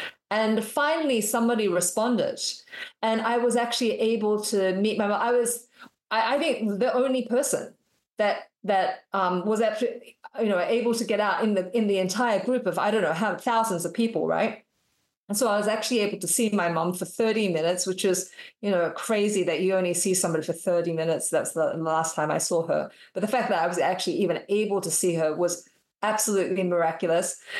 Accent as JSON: {"language": "English", "region": "Western Australia", "country": "Australia", "said": "because I'm from Western Australia."}